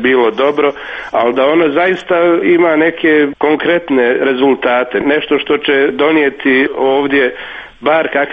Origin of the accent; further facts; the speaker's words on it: Banja Luka, Republika Srpska, Bosnia & Herzegovina; dolazim iz Banja Luke.